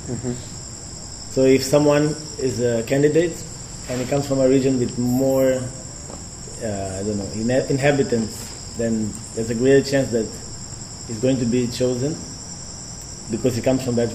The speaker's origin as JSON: {"language": "English", "town": "Maputo", "region": "Maputo City", "country": "Mozambique", "said": "I come from Maputo, the capital city. In the south, like the last place they showed."}